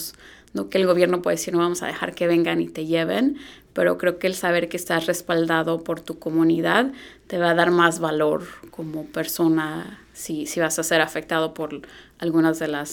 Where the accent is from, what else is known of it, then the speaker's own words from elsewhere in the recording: Tala, Jalisco, Mexico; Yo soy de Jalisco, Tala, Jalisco.